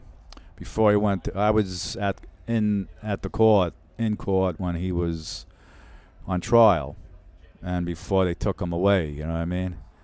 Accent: Brooklyn, New York, United States; I showed what it was like living in Brooklyn, growing up in Brooklyn, what it was like going to school

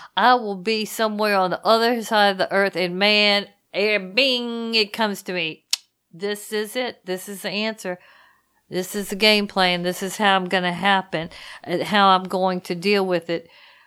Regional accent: Louisiana, United States; and I'm from Louisiana, so I eat crawfish, we have mud bugs

